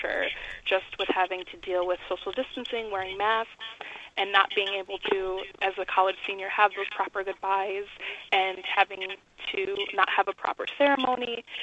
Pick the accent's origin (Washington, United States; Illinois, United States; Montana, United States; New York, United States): New York, United States; Avon; I'm from Avon, so I'm living in Avon with those guidelines.